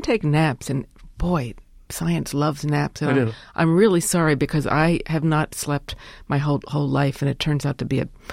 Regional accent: New York, United States; And I'm from New York, so I thought, you call that a loud noise?

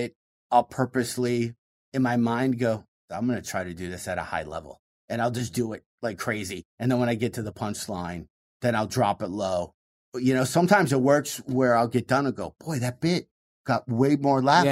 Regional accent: Michigan, United States; I'm originally from Michigan.

